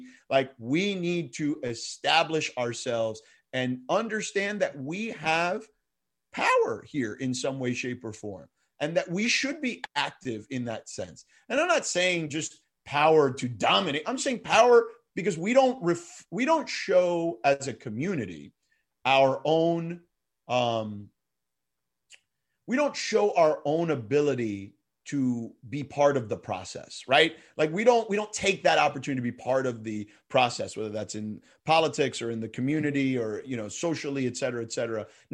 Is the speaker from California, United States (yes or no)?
no; Miami, Florida, United States; You know, I grew up in Miami.